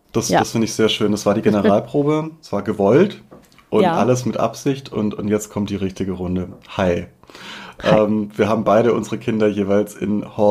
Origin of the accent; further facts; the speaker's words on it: Tübingen, Baden-Württemberg, Germany; born there; now in Berlin, Germany; Also ich komme nicht direkt aus Stuttgart, bin in Tübingen geboren. Aber wir kommen beide aus dem Schwabenland, aus dem Süden und sind dann in Berlin oder im Berliner Umland aufgeschlagen.